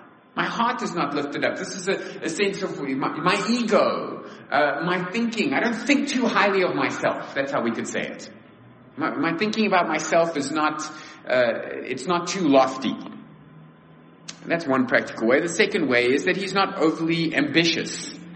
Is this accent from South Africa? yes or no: yes; South Africa; I was a troubled little kid growing up in the Cold War, convinced that there was going to be a nuclear strike and for some reason South Africa would be embroiled in this. And yet now, I have no fear of that at all. Because we were way out of the way.